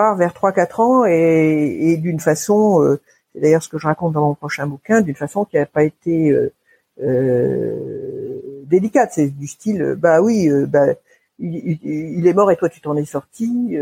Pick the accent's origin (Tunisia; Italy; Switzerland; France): France; Paris, Île-de-France; J'ai grandi à Paris, j'ai grandi dans les beaux quartiers, ce qu'on appelle les beaux quartiers de Paris, c'est-à-dire à côté de Musée Galliera